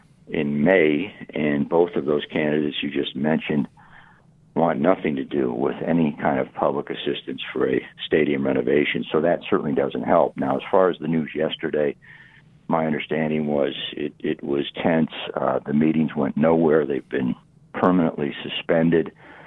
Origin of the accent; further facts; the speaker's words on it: Toledo, Ohio, United States; moved away as an adult; now in Phoenix, United States; I came from Toledo back in the late 80s. Toledo had more downtown action than the city of Phoenix.